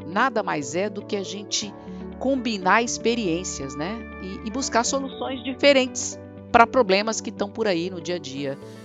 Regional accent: Juiz de Fora, Minas Gerais, Brazil; Sou mineira de Juiz de Fora, conhecida como Carioca do Brejo

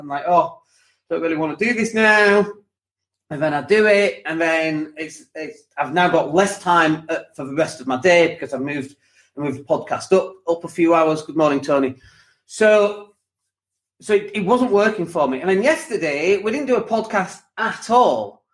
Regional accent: United Kingdom; Maybe it's because we're British.

